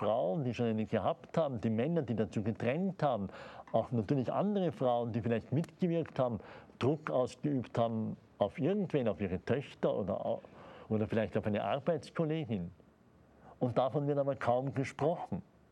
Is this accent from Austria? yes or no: yes; Austria; in meiner Heimat in Österreich vor 25 Jahren